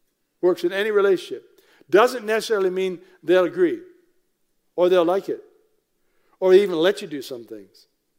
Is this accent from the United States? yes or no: no; Simcoe, Ontario, Canada; I grew up in Simcoe